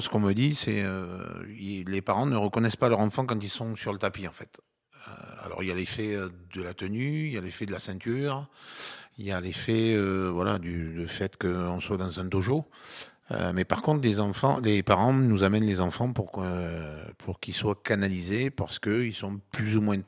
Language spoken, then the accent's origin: French; Toulouse, Occitanie, France; born there; Je suis toulousain de naissance hein, et j'ai pratiqué des sports de combat depuis l'âge de 14 ans.